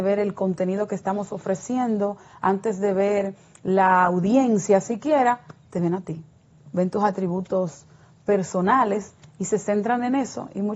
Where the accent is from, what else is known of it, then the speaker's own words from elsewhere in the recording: Sosúa, Puerto Plata, Dominican Republic; porque muchas veces yo digo, vengo de Sosúa, pero me miran y rápidamente digo, sí, pero.